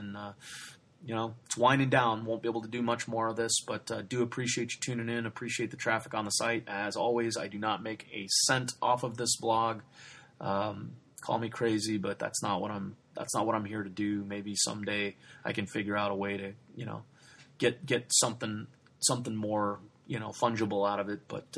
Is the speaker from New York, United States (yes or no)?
no; New Hampshire, United States; growing up in New Hampshire and near the Bruins and near an NHL city and near a city that had other hockey options, certainly at the collegiate level.